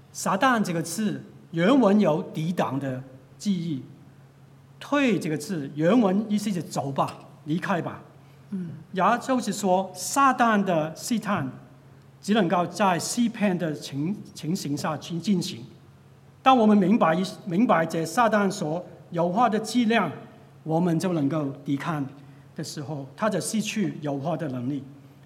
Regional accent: Hong Kong; 当然是香港是我的家乡，我非常喜欢

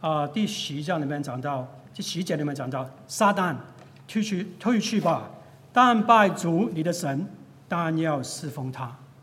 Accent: Hong Kong; 当然是香港是我的家乡，我非常喜欢

